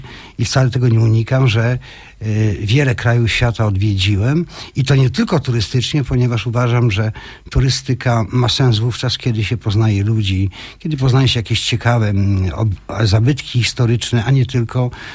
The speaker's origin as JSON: {"language": "Polish", "town": "Jasień", "region": "Lubusz Voivodeship", "country": "Poland", "tie": "born or raised there", "said": "to było w takiej miejscowości, gdzie się urodziłem, niedaleko Lubska, zapewne pan redaktor wie, Jasień. Taka miejscowość jest, to jest moje rodzinne miasto"}